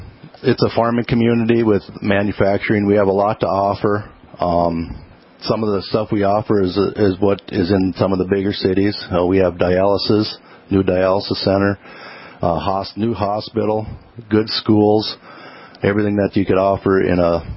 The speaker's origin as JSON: {"language": "English", "town": "Carrington", "region": "North Dakota", "country": "United States", "said": "I have been here since 93. So I'm originally from Carrington, came here."}